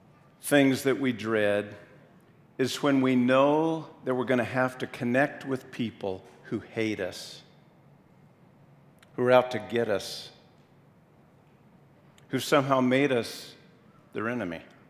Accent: Colorado, United States; I had a really good experience growing up in Northeast Colorado.

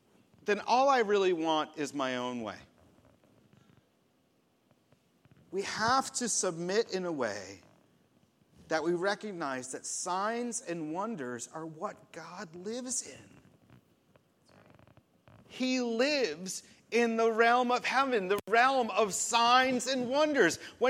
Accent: United States; I'm an American. I am hardworking, and I have control over all things, don't I?

